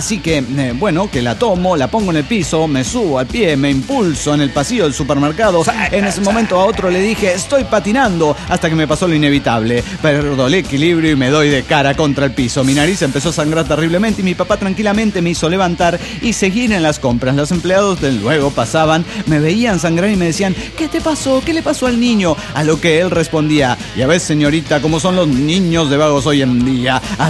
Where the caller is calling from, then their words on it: Cuernavaca, Morelos, Mexico; de Cuernavaca, Morelos, México.